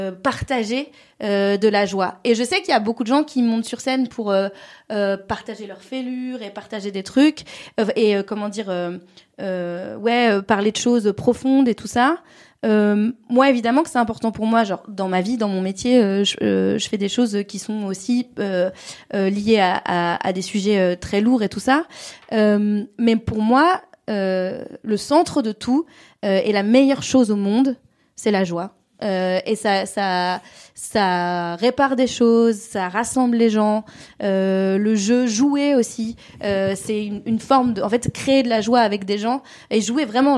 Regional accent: France; Je suis française

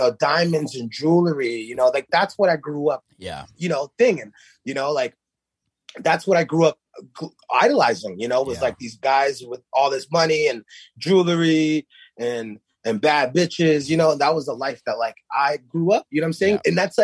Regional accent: Guatemala; English is a second language; Because I grew up in Guatemala. I've seen, you know what I'm saying? Like when I was young, I saw a dead body.

